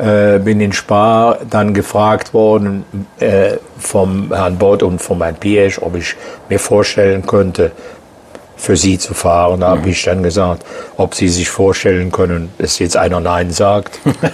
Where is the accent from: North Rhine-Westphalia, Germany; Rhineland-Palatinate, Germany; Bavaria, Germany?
North Rhine-Westphalia, Germany; Aachen; Ich bin aus Aachen.